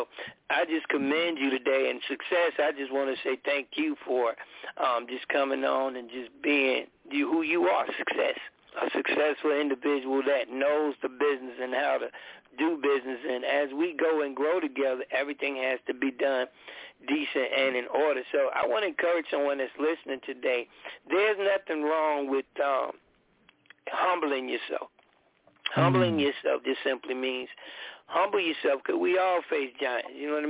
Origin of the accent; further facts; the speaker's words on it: United States; because I'm not Russian. I'm American.